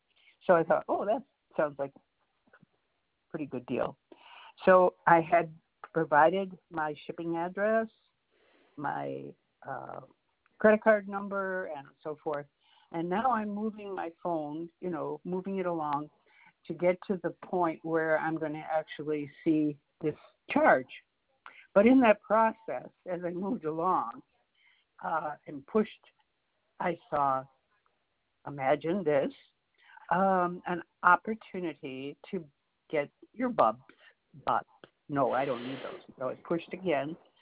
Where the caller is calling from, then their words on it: Florida, United States; I'm calling you from Florida.